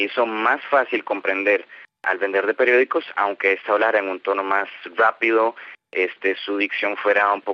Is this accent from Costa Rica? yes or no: yes; Costa Rica; aunque soy nativo de Costa Rica, donde se habla el español